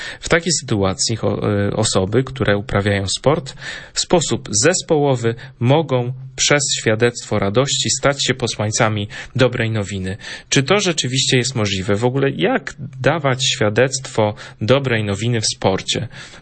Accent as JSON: {"language": "Polish", "town": "Malbork", "region": "Pomeranian Voivodeship", "country": "Poland", "tie": "born or raised there", "said": "Sam mam w pamięci moje młode lata, kiedy jeszcze byłem ministrantem, wychowałem się w Malborku."}